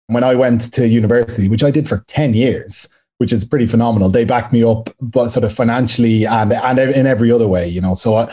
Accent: Ireland; But I grew up in Ireland in a really nice home with, you know, we were moderately well off and we never wanted anything.

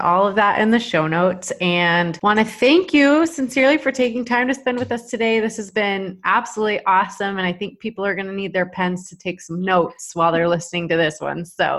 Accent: United States; accent: Carolina; And I was just like belting out the lyrics in my mind in my thickest Carolina accent.

